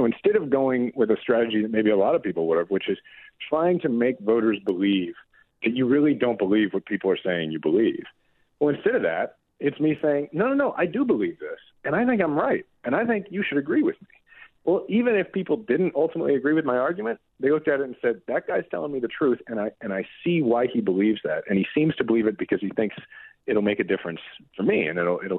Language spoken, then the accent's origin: English; United States; And I find that offensive as an American.